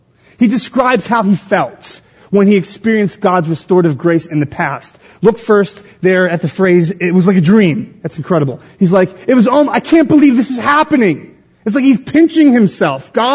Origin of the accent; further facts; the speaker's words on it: Philadelphia, Pennsylvania, United States; I grew up in North Philly in Juniata Park, three houses down, a row home from my cousin Jason.